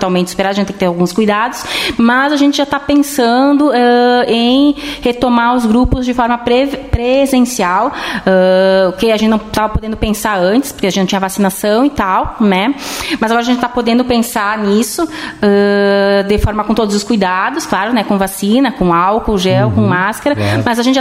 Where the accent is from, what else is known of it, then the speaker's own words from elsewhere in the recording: Porto Alegre, Rio Grande do Sul, Brazil; born there; eu sou natural de Porto Alegre. Na época, meus pais estavam trabalhando lá. Eles são da região de Passo Fundo, Marau, ali nas proximidades, né?